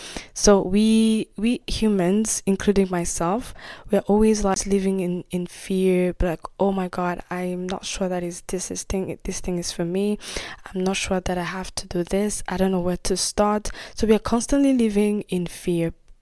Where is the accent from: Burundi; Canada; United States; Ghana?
Burundi; I was born and raised in Burundi. I am the second child at home.